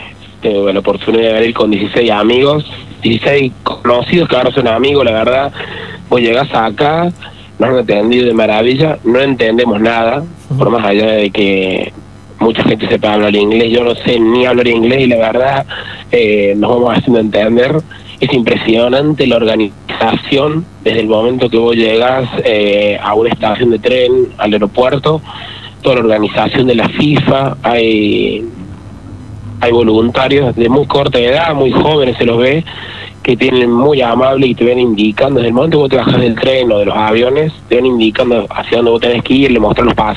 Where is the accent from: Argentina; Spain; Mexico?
Argentina; más que nunca somos argentinos acá